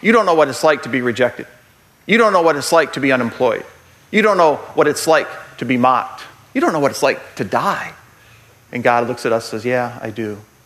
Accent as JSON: {"language": "English", "town": "Paw Paw", "region": "Michigan", "country": "United States", "tie": "born or raised there", "said": "Growing up in Michigan, we all know we're surrounded by schlocky summer camps, right? At least over in Paw Paw."}